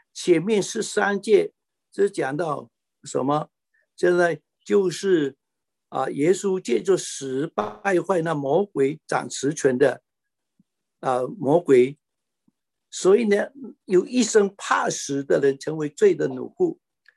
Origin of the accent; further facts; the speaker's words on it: Singapore; 那么我是新加坡人，新加坡已经立法不让新加印度人入境了